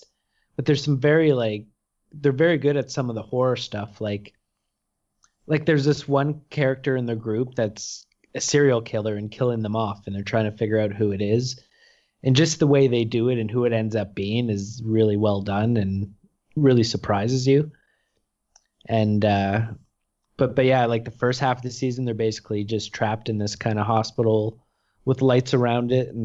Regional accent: Canada; Hey, I'm Canadian. I'm polite sometimes.

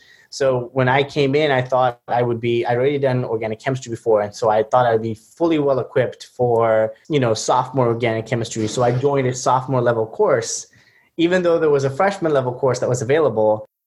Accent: Tanzania; also born or lived in Kenya; I was born in Kenya, which is sort of neighboring Tanzania. But then I grew up in Tanzania. And because my mom is from Kenya and my dad is from Tanzania, so I think of myself as sort of an East African baby.

